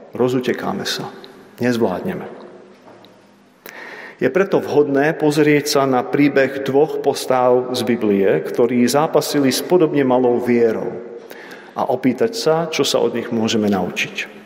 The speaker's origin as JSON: {"language": "Slovak", "country": "Czechia", "tie": "born or raised there", "said": "tento týždeň som strávil v Českej republike. Mal som možnosť zastaviť sa v mojom rodnom meste"}